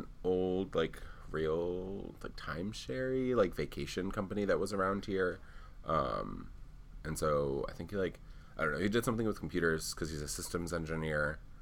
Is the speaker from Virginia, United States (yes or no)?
yes; Harrisonburg, Virginia, United States; also born or lived in Bucaramanga, Colombia; I'm 22. I grew up in Harrisonburg, but I'm from Colombia.